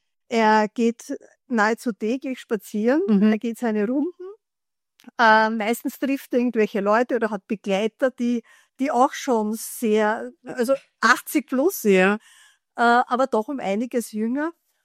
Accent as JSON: {"language": "German", "town": "Bad Vöslau", "region": "Lower Austria", "country": "Austria", "said": "Ich komme aus Bad Vöslau und der wohnt ganz in der Nähe von mir"}